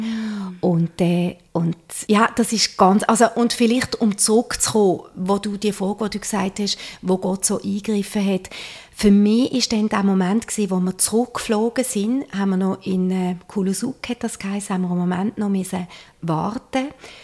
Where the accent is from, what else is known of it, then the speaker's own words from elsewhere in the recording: Switzerland; wie komme ich als Schweizer Frau jetzt mit Grönland in Kontakt?